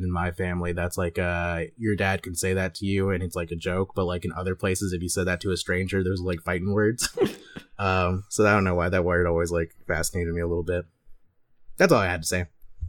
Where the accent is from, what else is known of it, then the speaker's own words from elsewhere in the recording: the South, United States; which is one of my gripes from growing up in the South, people assuming that you were Mexican.